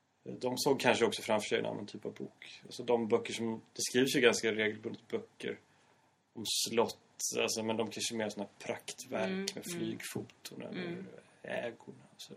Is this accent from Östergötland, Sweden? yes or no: no; Dalarna County, Sweden; Så jag kommer ju själv från Dalarna. Liksom från en liten stad. Det är inte direkt landet men det är inte stan.